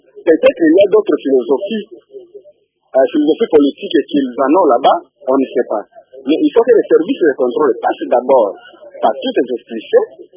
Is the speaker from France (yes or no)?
no; DR Congo; nous, en tant que Congolais